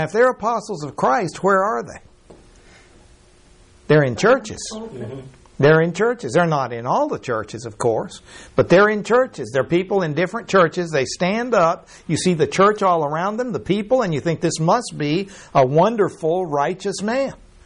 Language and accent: English; Mexico; When I grew up in Mexico, I mean, they stood up like ministers of righteousness.